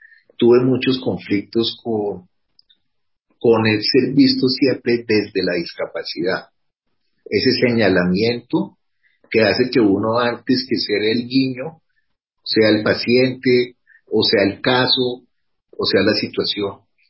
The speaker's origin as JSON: {"language": "Spanish", "country": "Spain", "tie": "born there", "said": "Yo nací en España, de una familia, mi madre es española, mi padre colombiano."}